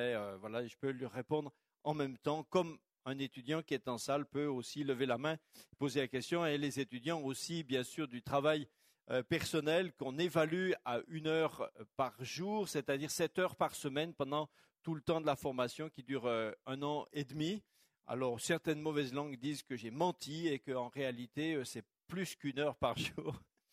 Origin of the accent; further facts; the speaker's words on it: Mulhouse, Grand Est, France; je viens de Mulhouse.